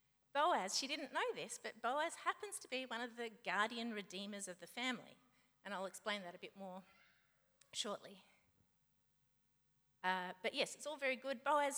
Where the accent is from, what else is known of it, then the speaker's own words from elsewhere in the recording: Mildura, Victoria, Australia; I grew up in Mildura in the 80s.